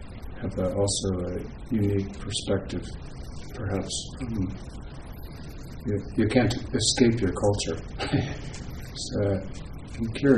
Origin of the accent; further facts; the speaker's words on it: United States; it's difficult because I'm an American, you know